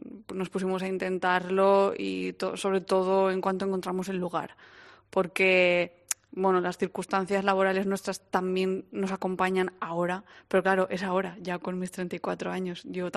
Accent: Valencia, Valencian Community, Spain; Bueno, yo sí que soy de Valencia capital

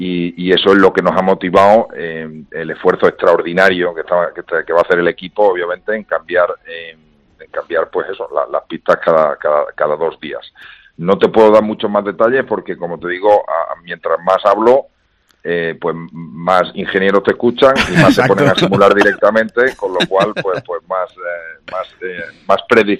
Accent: Seville, Andalusia, Spain; yo soy más de Sevilla

